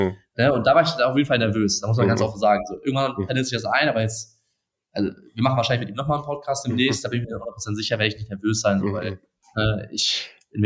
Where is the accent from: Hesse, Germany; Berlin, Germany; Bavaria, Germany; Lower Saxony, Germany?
Lower Saxony, Germany; Celle; now in Cologne, Germany; Ich komme ursprünglich aus Hannover, also Celle bei Hannover. Bin nach Köln gezogen.